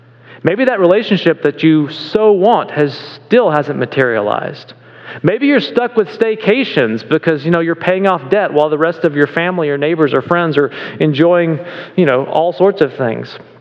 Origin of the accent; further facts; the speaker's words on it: the South, United States; Like where I grew up in the South, where it gets insanely hot and sometimes really dry